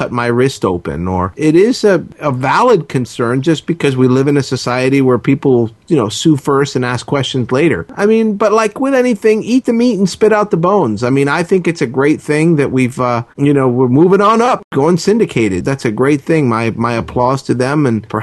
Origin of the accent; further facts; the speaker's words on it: Miami, Florida, United States; because I'm originally from Miami and in that area where the show came from.